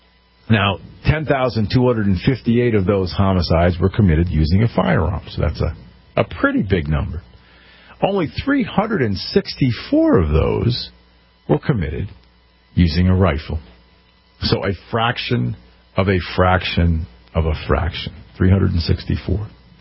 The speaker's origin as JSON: {"language": "English", "region": "Connecticut", "country": "United States", "tie": "born or raised there", "said": "right after Sandy Hook happened here in my home state of Connecticut."}